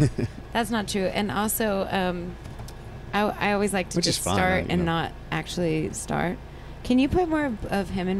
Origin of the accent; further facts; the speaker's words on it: New Mexico, United States; in Red River, New Mexico, my home state